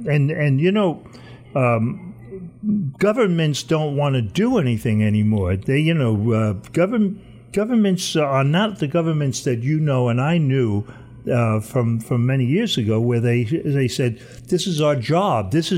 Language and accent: English; Howard Beach, New York, United States; I grew up in Howard Beach, which is right on Jamaica Bay.